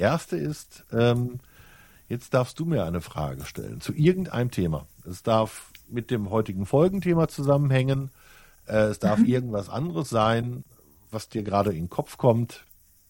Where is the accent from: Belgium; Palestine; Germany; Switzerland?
Germany; North Rhine-Westphalia; born there; Ich sage immer so gerne, ich bin auf Kohle geboren, auf Stahl getauft.